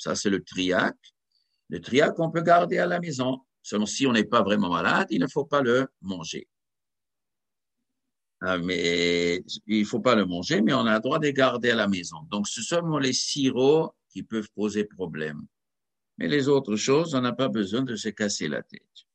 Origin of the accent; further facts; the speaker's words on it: Zurich, Switzerland; Chez nous, quand j'étais enfant, j'étais à Zurich.